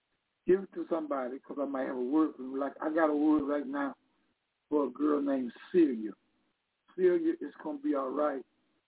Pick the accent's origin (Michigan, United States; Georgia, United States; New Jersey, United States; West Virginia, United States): Michigan, United States; Detroit; I'm from Detroit.